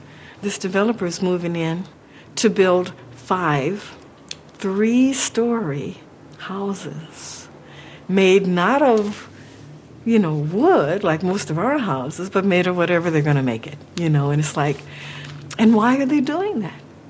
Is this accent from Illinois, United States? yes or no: yes; Chicago, Illinois, United States; moved away as an adult; now in Los Angeles, United States; I'm from Chicago. Came out here to get into the performing thing, like a million other fools. And Highland Park was affordable, close to everything we needed, and we had the perfect little house.